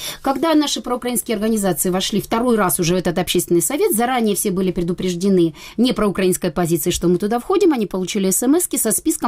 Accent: Bakhmut, Donetsk Oblast, Ukraine; как вы понимаете, коренная бахмутчанка, продолжаю там жить и буду жить дальше.

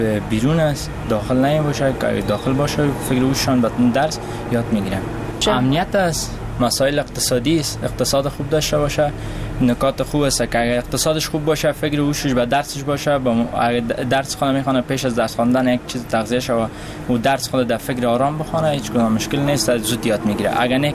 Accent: Kabul, Afghanistan; از کابل هستم.

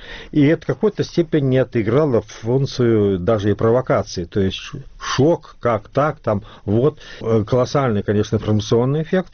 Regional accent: Slutsk, Minsk Region, Belarus; я сам родом со Слуцкой

